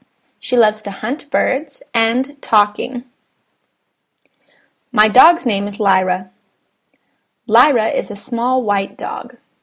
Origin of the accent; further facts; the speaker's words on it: California, United States; I am an American. I come from California.